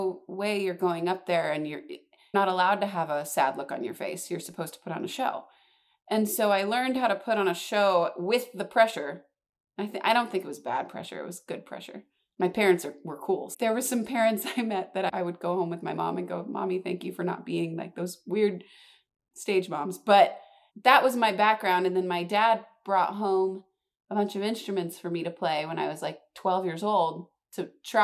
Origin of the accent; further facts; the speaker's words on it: Seattle, Washington, United States; I was raised in Seattle area by two music educators